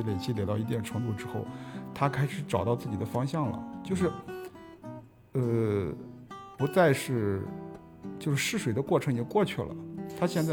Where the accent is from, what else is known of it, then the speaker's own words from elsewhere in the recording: China; 就跟我们中国人以前看那种长卷的连环画一样